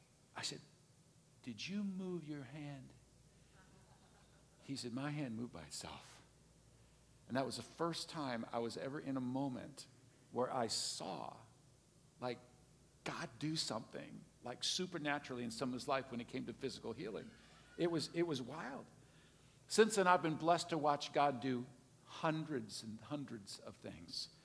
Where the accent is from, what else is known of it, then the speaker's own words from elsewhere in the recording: Green Bay, Wisconsin, United States; I grew up in the Green Bay area.